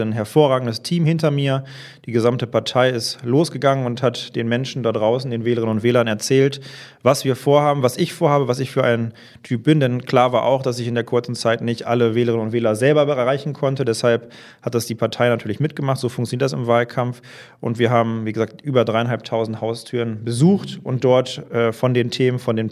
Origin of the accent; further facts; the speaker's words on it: Hillerse, Lower Saxony, Germany; Ich wohne mein Leben lang in Hillerse. Dort fühle ich mich auch pudelwohl. Das ist ein schönes Dorf